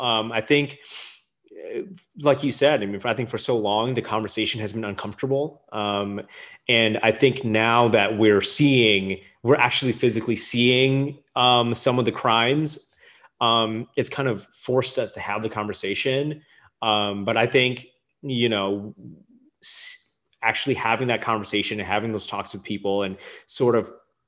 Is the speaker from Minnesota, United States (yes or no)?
yes; Minneapolis, Minnesota, United States; also born or lived in St. Paul; growing up in the Twin Cities, in Minneapolis and St. Paul, I mean, I think we have such a big community that, like, when I'm around other Hmong people, you know, obviously very comfortable